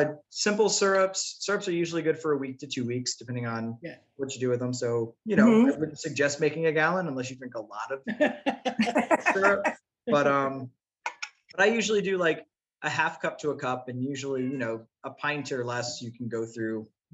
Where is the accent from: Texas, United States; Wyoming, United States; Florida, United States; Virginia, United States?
Florida, United States; I am from Florida, if the shirt and the rest of the personality don't pull that up.